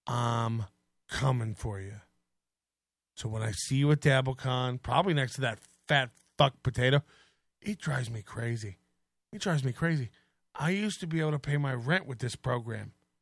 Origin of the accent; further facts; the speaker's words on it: Midwest, United States; So at Dela, I'm a Midwesterner, although your Nigerian theory made me smile.